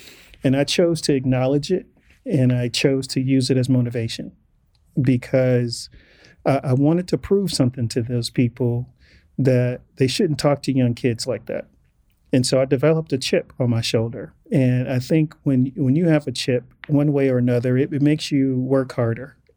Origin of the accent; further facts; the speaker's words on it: Inglewood, California, United States; If growing up as a black male, growing up in Inglewood in the 80s, getting to 18 and I'm still alive and not in jail is success.